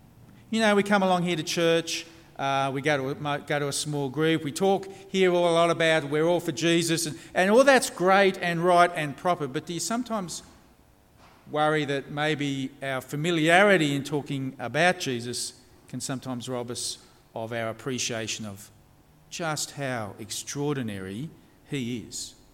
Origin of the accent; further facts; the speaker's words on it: Gosford, New South Wales, Australia; I grew up at Gosford on the New South Wales Central Coast, just north of Sydney